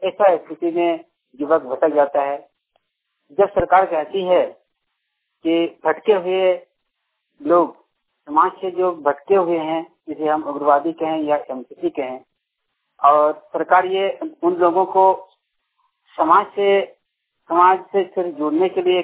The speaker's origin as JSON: {"language": "Hindi", "region": "Jharkhand", "country": "India", "said": "प्रखंड खुदपानी, पश्चिमी सिंहभूम, देवासा, रंगशाली के रहने वाला हूँ।"}